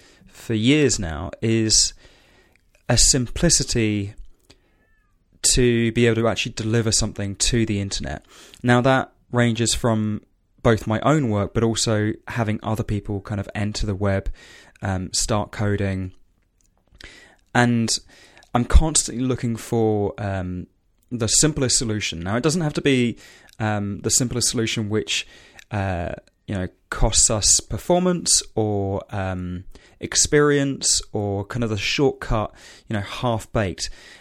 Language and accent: English; England, United Kingdom; as an Englishman